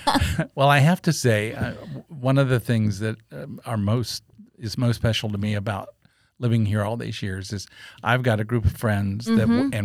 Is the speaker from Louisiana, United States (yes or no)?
no; Bloomville, Ohio, United States; moved away; also born or lived in Tiffin, Ohio; I was born in Tiffin, Ohio, and we lived in a little town called Bloomville.